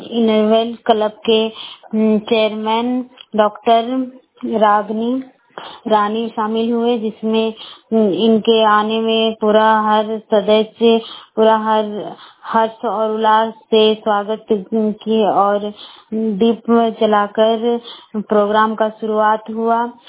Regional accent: Barkagaon, Jharkhand, India; मैं बड़का गांव प्रखंड की रहने वाली हूँ।

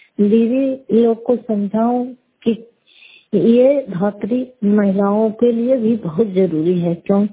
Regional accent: Gatapur, Bihar, India; गातापुर पंचायत मकरौता जिला Nalanda karate block की निवासी हूँ

